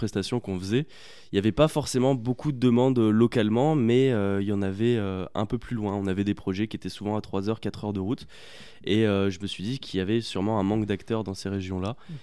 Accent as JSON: {"language": "French", "region": "Grand Est", "country": "France", "said": "je viens des Vosges"}